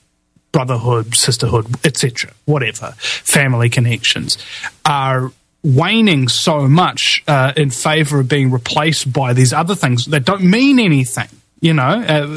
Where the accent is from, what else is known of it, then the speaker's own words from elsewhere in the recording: New Zealand; And I am really, really, really ashamed as a New Zealander to know that we unleashed this fracking plague upon the earth.